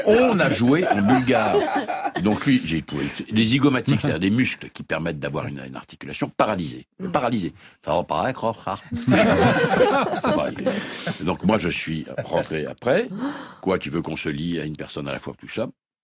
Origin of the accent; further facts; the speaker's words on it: Belgium; je suis belge.